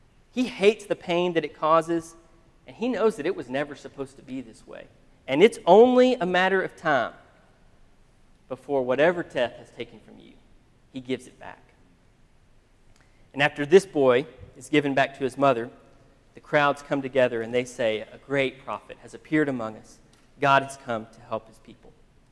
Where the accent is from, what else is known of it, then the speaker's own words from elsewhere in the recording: Abilene, Texas, United States; I heard a story recently about, I'm from Abilene, I heard a story about this young couple in Abilene